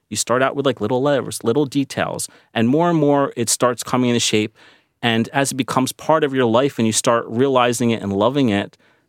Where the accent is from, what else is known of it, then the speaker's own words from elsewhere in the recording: Philadelphia, Pennsylvania, United States; born there; You know, I was living in America where I was born in Philadelphia, and American culture can take hold of you.